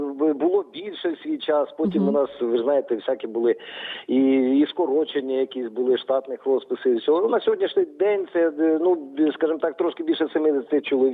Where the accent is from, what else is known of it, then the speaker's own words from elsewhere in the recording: Cherkasy, Cherkasy Oblast, Ukraine; я не з Волині сам, я сам родом з Черкащини, ну, я народився в селищі Руська Поляна біля Черкас. Ну, але все моє дитинство і все життя пройшло в Черкасах, я там закінчив, навчався в загальноосвітній школі, потім закінчив музичне училище.